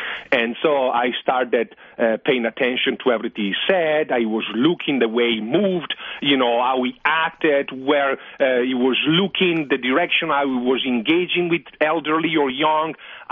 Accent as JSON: {"language": "English", "country": "Italy", "tie": "born or raised there", "second_language": "English", "said": "So my dad is Swiss and my mom is Italian, and I was born and raised in Italy because that's where my dad ended up staying for his job"}